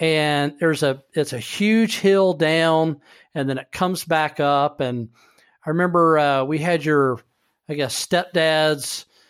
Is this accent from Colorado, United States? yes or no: no; Burlington, North Carolina, United States; it did not smell like anything that I was accustomed to growing up in Burlington, North Carolina.